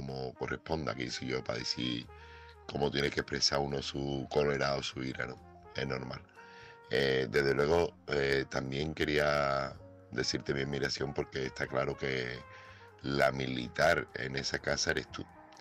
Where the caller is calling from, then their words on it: Seville, Andalusia, Spain; corresponsal de Sevilla